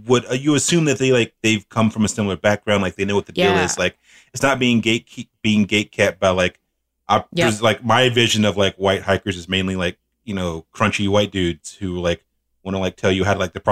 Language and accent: English; the South, United States; accent: Southern; Ignore my Comixology. Ignore my southern accent.